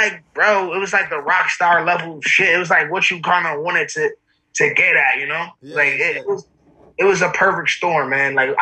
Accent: Maryland, United States; I'm from Maryland. So what happened was like I went on this fucking family trip and went to Hawaii, right?

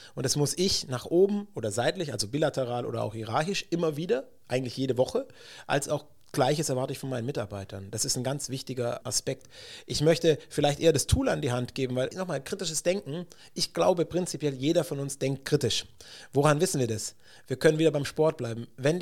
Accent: Baden-Württemberg, Germany; Natürlich als Schwabe hast du ein paar Aktien bei Daimler.

